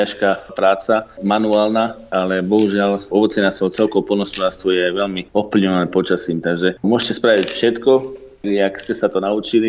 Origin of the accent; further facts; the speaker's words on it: Dvory nad Žitavou, Nitra Region, Slovakia; ja som sa narodil v roku 1979 v Nových Zámkoch. Fakticky detstvo som prežil v obci Dvory nad Žitavou, kde som detstvo prežil v ovocných sadoch